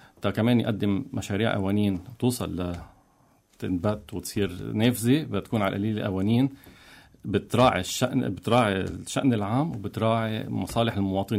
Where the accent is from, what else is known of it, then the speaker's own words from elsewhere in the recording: Beirut, Beirut Governorate, Lebanon; نفوسنا إحنا من دبل. أنا لا، خلقت بيروت وربيت ببيروت، بس من بعد ما صارت التحرير صرنا نقدر نطلع ونرجع.